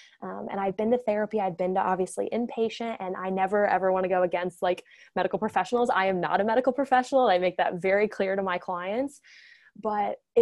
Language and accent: English; Illinois, United States; accent: slight accent; so if you can't tell, I have a slight accent. So I grew up in Southern Illinois. I'm right across the river from St. Louis